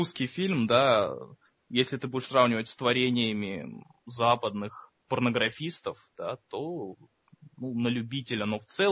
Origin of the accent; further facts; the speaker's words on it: Uzbekistan; Нет, да, я узбек.